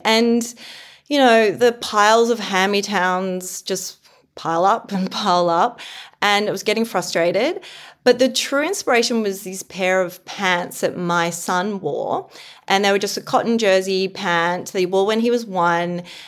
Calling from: Sydney, New South Wales, Australia; I'm calling from Bondi in Sydney, Australia.

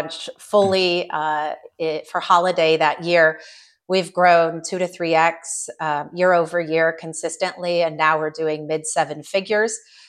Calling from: Raleigh, North Carolina, United States; from Raleigh, North Carolina

